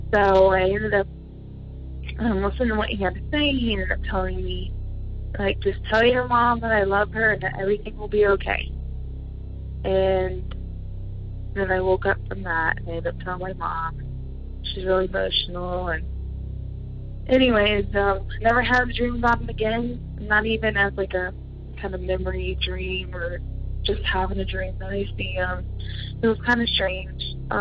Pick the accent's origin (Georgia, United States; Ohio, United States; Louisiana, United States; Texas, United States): Ohio, United States; Columbus; I'm from Columbus, Ohio.